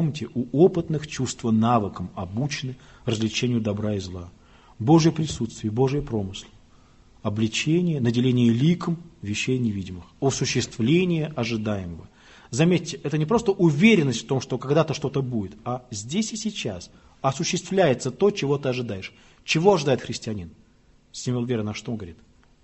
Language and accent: Russian; Prague, Czechia; Вот когда я говорю, что детство прошло в Праге